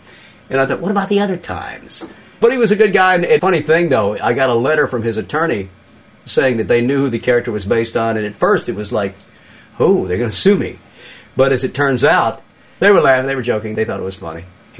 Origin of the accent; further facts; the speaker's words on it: Mississippi, United States; also born or lived in Memphis; I'm from Memphis, grew up in Mississippi, and all I saw was muddy water.